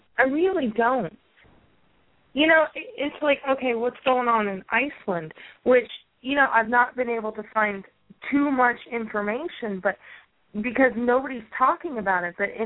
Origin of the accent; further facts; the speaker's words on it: California, United States; I used to really like Wells Fargo because I grew up in California.